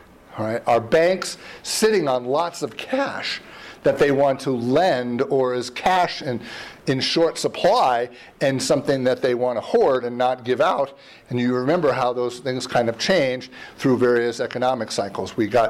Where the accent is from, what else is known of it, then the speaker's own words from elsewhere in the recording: New York, United States; I mean, I'm a New York guy. I mean, I grew up right outside of Manhattan.